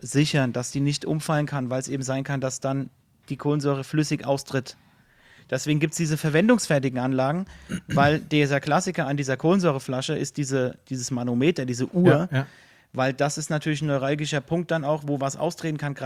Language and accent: German; Hesse, Germany; accent: Hessian; Entschuldigung auch für meinen Dialekt, für alle, die nicht aus Hessen kommen.